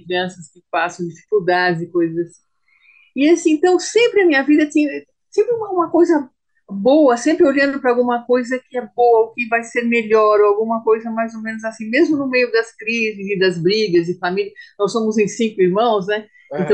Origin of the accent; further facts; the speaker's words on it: São Paulo, Brazil; Eu nasci em São Paulo, né? No bairro da Lapa, que é um bairro que recebeu imigrantes italianos, né, em massa, assim, né, na época.